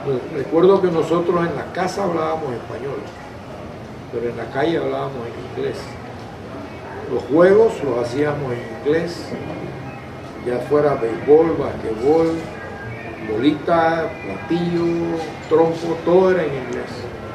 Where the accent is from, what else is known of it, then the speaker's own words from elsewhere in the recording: Bocas del Toro, Panama; also born or lived in Colón; Yo me crié aquí en Bocas y parcialmente también en la ciudad de Colón, donde por una enfermedad de mi madre tuve que trasladarme por varios años.